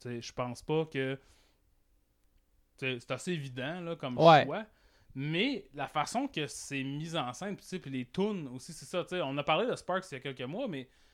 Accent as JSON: {"language": "French", "town": "Arvida", "region": "Quebec", "country": "Canada", "tie": "born or raised there", "said": "Puis je les voyais, tu sais, en VHS, dans la cave, chez nous, à Arvida."}